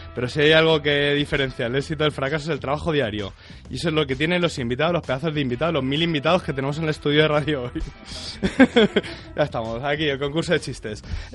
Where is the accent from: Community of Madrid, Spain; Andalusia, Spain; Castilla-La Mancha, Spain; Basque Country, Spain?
Community of Madrid, Spain; Madrid; Yo soy muy de Moratalaz.